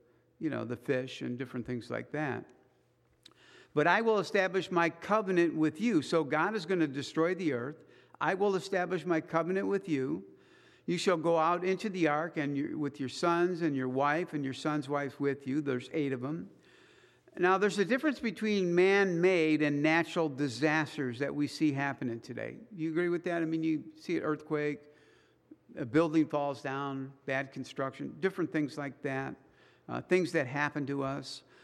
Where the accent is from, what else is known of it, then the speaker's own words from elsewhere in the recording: Missouri, United States; I'm from Missouri, right? You guys know, just show me state.